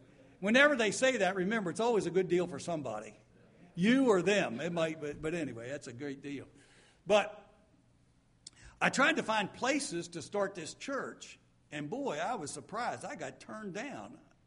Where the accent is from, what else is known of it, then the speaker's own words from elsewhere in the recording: Boonesboro, United States; I came back to Boonesboro in 1985. Of course, I was born and raised in Boonesboro, but I'd been away for some 10 plus years